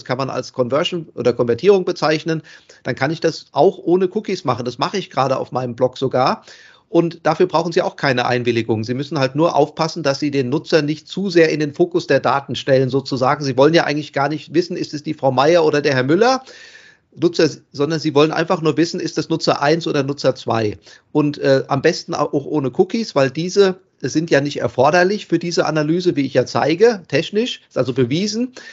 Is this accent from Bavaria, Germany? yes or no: no; Hesse, Germany; ich komme ja hierher aus Hessen leider